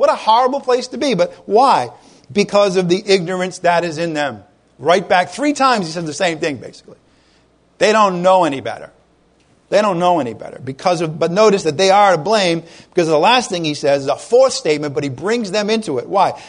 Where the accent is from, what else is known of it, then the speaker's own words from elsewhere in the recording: Ireland; I'm Irish. I'm not going to tell you everything you need to know.